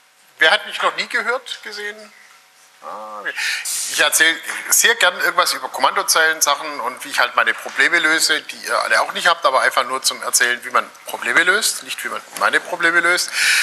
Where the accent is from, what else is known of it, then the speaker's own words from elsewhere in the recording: Tübingen, Baden-Württemberg, Germany; bei uns in Tübingen gab es 3 Gymnasien